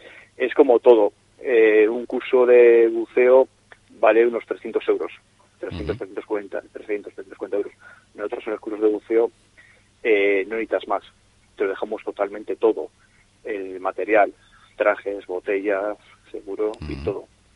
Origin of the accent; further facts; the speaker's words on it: Santoña, Cantabria, Spain; Nosotros sí, los propietarios somos de Santoña, llevamos ya muchos años buceando aquí en Laredo